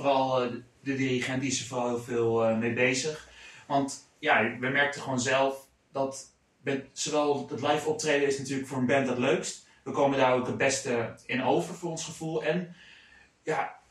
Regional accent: Almere, Flevoland, Netherlands; Want we komen zelf uit Almere, ja.

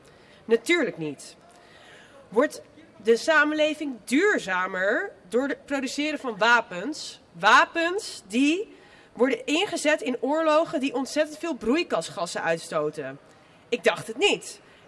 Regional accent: Amsterdam, North Holland, Netherlands; van Stop Wapenhandel, maar ik ben ook geboren en getogen Amsterdammer.

